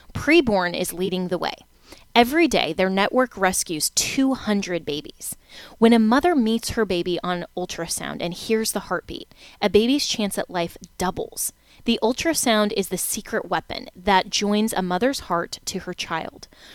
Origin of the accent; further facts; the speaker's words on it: United States; I understand that as an American, we need to have allies